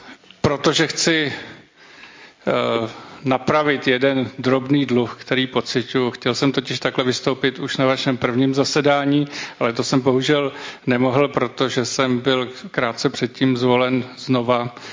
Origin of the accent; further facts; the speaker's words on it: Prague, Czechia; Já jsem se narodil na Štvanici, takže jako to je jako úplně přesně na hranici. Ale každopádně na Praze 7 jsem vyrůstal a prožil jsem tam prakticky polovinu svého života